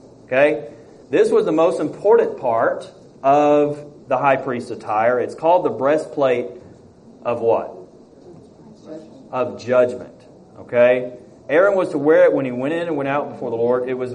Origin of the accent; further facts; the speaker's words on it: Alabama, United States; I'm from Alabama, we don't say breeches, we say britches.